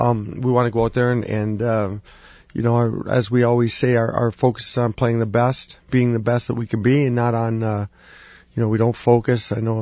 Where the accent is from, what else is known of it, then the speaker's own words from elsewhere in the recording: Sault Ste. Marie, Michigan, United States; I came up in Sault Ste. Marie. I grew up in Sault Ste. Marie. It's different there